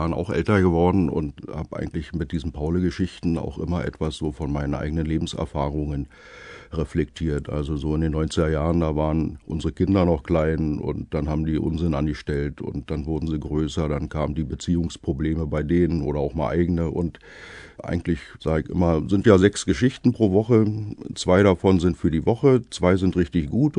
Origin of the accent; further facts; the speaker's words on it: Berlin, Germany; accent: Berlin dialect; Ich bin in Berlin-Friedrichshain aufgewachsen und spreche eigentlich die Sprache, die man dort gesprochen hat. Also ich musste Berlinerisch jetzt nicht extra lernen, sondern es klappte so.